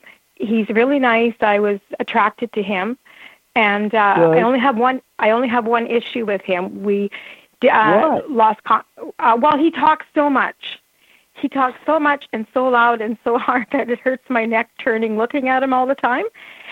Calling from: Alberta, Canada; I'm calling from Northern Alberta, Canada

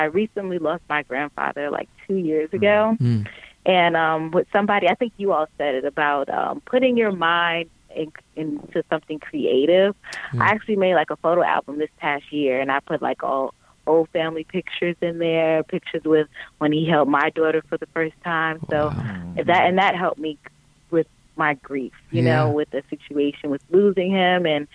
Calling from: Virginia, United States; I'm calling from Virginia

